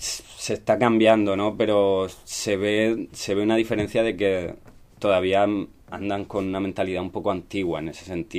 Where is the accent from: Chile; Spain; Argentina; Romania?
Spain; Murcia, Region of Murcia; born there; Yo nací en Murcia. Yo tengo 30 años ahora. Yo soy del 84, de la generación del 84.